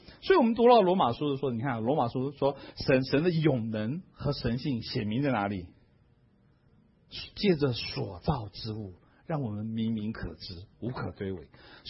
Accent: China; 当时候犹太人的习惯和风俗跟我们中国人差不多

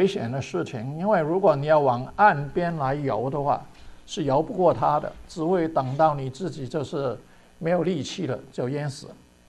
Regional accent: Hong Kong; 我小的时候在这个香港长大，香港那个时候还没有捷运，没有这个地下这个车，都是坐公车的

